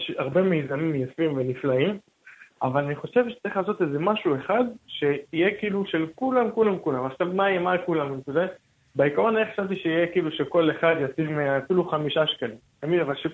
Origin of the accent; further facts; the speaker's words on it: Bnei Brak, Tel Aviv District, Israel; אני מבני ברק.